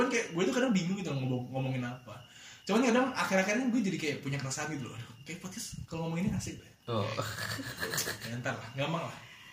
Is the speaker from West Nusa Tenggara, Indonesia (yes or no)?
no; Samarinda, East Kalimantan, Indonesia; gue juga gede di Samarinda tapi di Samarinda nggak punya keluarga bingung anjir sumpah gue lahir dan gede di Samarinda